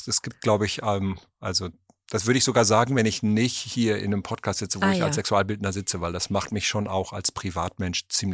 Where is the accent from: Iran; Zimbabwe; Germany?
Germany; Münster, North Rhine-Westphalia; ich komme ja aus Münster.